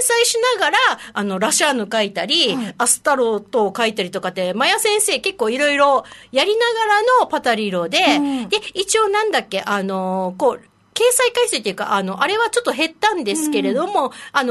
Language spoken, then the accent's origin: Japanese; Kyushu, Japan; 私ほら、九州の出身なんで、